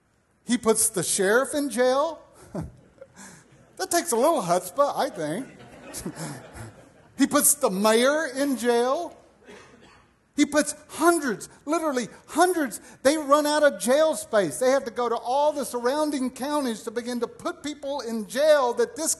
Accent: Louisiana, United States; no one in here should ever make fun of me growing up in Louisiana again.

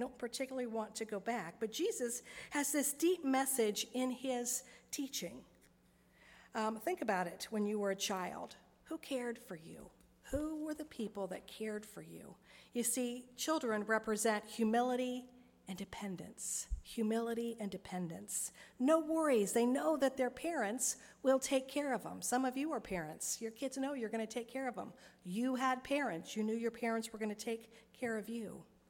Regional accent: Vandalia, United States; I grew up in Vandalia

